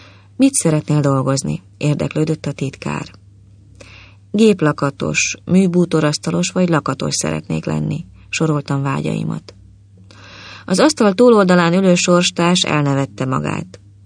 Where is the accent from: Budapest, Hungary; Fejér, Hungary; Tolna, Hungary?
Tolna, Hungary; Ozora; 56 éves. Tolna megyében Ozorán születtem.